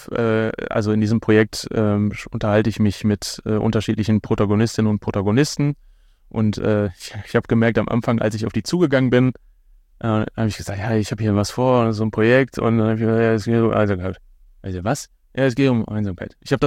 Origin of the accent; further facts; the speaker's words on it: Bochum, North Rhine-Westphalia, Germany; die Menschen in meiner Heimatstadt das so nachvollziehen können. Also ist Bochum quasi so meine